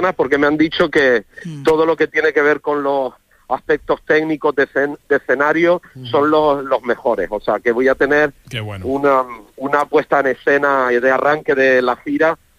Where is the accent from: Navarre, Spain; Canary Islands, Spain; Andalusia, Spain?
Canary Islands, Spain; Las Palmas; soy de Las Palmas, soy canario, y Antonia San Juan también